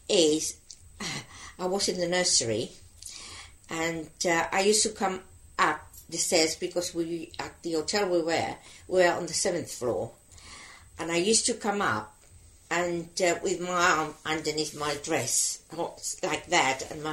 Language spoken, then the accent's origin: English; Gibraltar; born there; also born or lived in La Línea, Spain / Casablanca, Morocco; I was born in Gibraltar, but my first year I lived in Spain, in La Línea